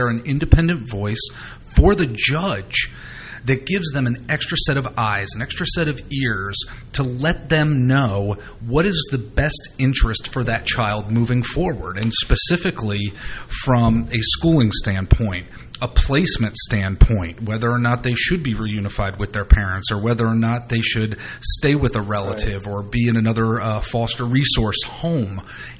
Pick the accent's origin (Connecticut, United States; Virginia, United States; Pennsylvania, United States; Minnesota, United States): Pennsylvania, United States; And I am from Pennsylvania. For over 13 years, I worked for a state senator as her director of outreach.